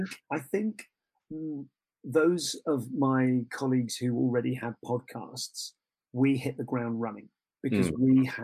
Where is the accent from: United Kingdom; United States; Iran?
United Kingdom; I think I've made the mistake of being too British and too self-deprecating about my ability on the show.